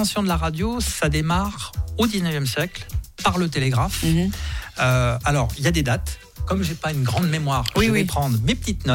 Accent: Switzerland; chez nous, en Suisse, à Salvan, dans le Valais.

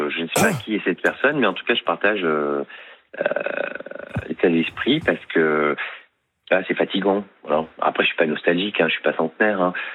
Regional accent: Paris, Île-de-France, France; now in Marseille, France; je suis parisien, mais je suis installé à Marseille.

